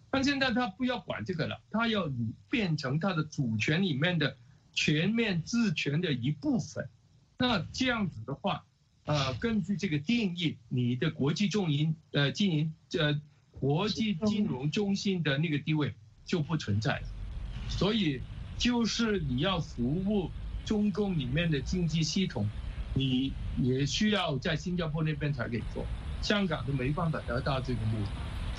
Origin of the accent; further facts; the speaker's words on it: Guangdong, China; 就变成我们广东人说的那种糖水滚糖鱼